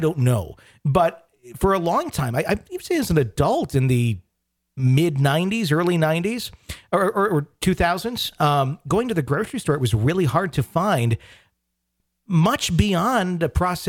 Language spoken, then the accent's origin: English; Wisconsin, United States; moved away; I mean, the funny part is I grew up in Wisconsin.